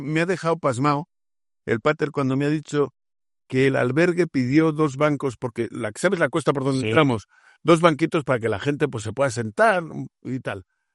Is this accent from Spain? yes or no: yes; Catalonia, Spain; yo soy catalán, lo sabéis todos, pero Madrid es mi segunda ciudad.